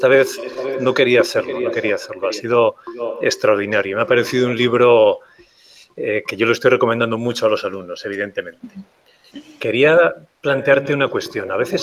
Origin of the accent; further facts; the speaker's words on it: Navarre, Spain; que soy navarro y te voy a tutear